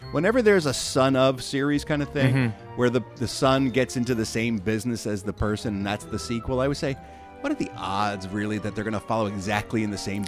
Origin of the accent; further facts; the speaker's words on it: Philadelphia, Pennsylvania, United States; I knew a lot of cops growing up in Philadelphia